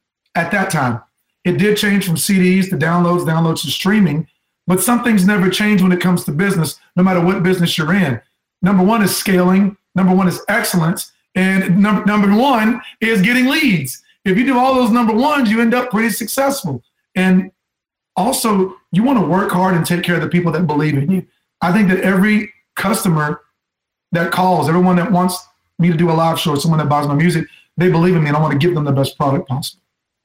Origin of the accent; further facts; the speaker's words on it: Texas, United States; My story starts out, I grew up in Central Texas. My mother taught school. My dad worked at the local jail.